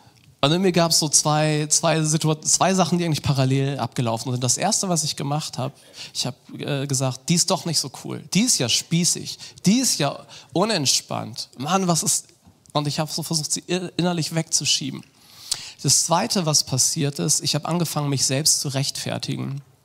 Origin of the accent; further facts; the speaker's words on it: Bremen, Germany; Und als wir 16 waren, haben wir dann so eine Gruppe auch bei uns in Bremen gegründet.